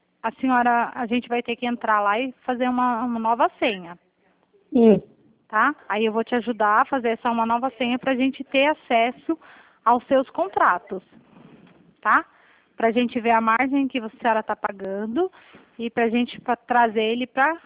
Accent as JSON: {"language": "Portuguese", "town": "Bragança Paulista", "region": "São Paulo", "country": "Brazil"}